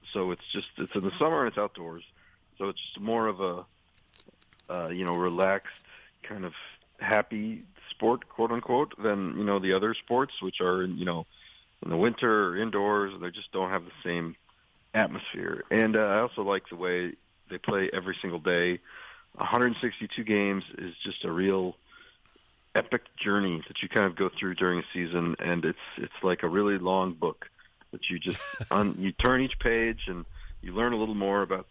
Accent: United States; Well, like most kids growing up in America, I loved playing baseball when I was young, but I was not very good at it.

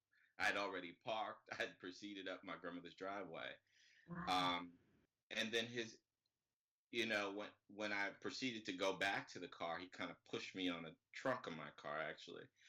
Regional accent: Detroit, Michigan, United States; So I'm actually from Detroit, Michigan. That's where I was born and reared.

